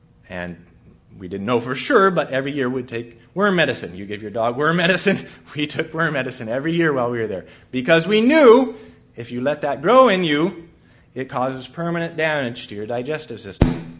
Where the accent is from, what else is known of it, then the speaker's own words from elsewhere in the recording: Brazil; I grew up in Brazil, a tropical country. Amazing fruits and vegetables there, fresh every day.